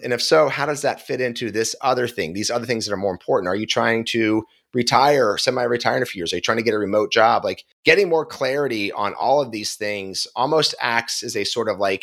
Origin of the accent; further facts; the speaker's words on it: Philadelphia, Pennsylvania, United States; I'm from Philly. We like a little salt and pepper on our food and a little salt and pepper in our language.